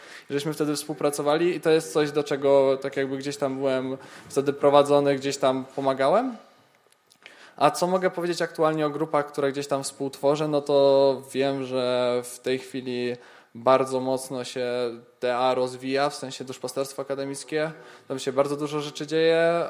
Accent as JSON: {"language": "Polish", "town": "Gdańsk", "region": "Pomeranian Voivodeship", "country": "Poland", "said": "Bo ja pochodzę z Gdańska i ostatnie 4 lata jeszcze mieszkałem w Gdańsku."}